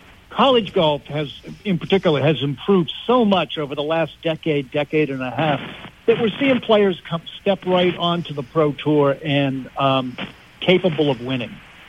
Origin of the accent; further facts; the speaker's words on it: Pennsylvania, United States; I grew up in Western Pennsylvania. I'm an Arnold Palmer guy.